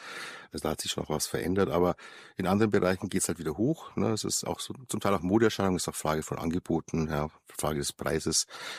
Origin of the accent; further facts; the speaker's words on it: Munich, Bavaria, Germany; Ich bin Facharzt für Psychiatrie und Psychotherapie. Wie man wahrscheinlich hört, bin ich Münchner. Habe auch hier in München studiert, Medizin studiert